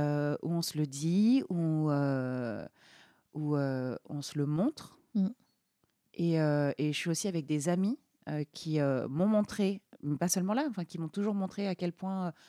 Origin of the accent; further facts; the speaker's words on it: Normandy, France; on partait vers chez moi en Normandie.